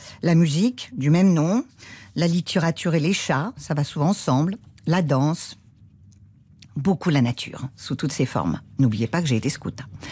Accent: Nice, Provence-Alpes-Côte d'Azur, France; j'ai 8 ans, je suis comédienne, scénariste, réalisatrice. J'ai vu le jour dans les Hautes-Alpes, j'ai passé mon enfance à Nice, où est né mon amour pour la mer Méditerranée et le mimosa.

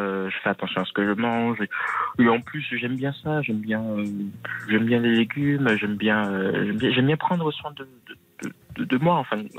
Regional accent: Occitanie, France; now in Paris, France; J'ai déménagé il y a 2 ans à Paris, je viens du Gers de base.

